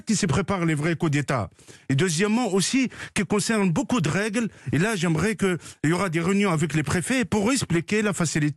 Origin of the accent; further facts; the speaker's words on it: France; Nous sommes tous des Français, nous sommes tous là, et on est fiers de nos origines, mais quand même, la France est notre patrie